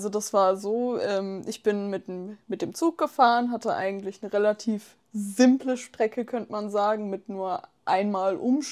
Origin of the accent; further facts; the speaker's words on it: Mannheim, Baden-Württemberg, Germany; born there; Ich bin gebürtig aus Mannheim.